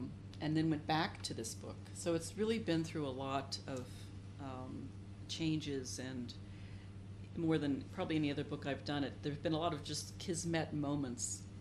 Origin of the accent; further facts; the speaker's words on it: Buckhannon, West Virginia, United States; I was visiting a high school friend in my hometown, Buchanan, West Virginia, which is a town of about 6,000 or 7,000 people in north central West Virginia